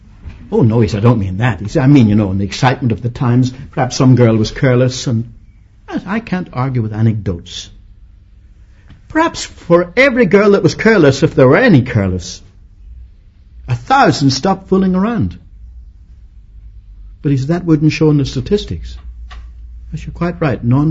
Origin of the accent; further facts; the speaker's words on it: United Kingdom; As I grew up in the United Kingdom